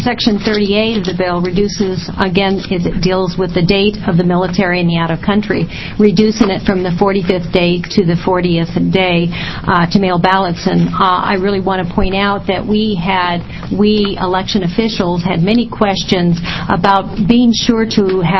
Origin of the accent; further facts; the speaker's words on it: Oregon, United States; I'm representing the Association of County Clerks. I'm from Lane County.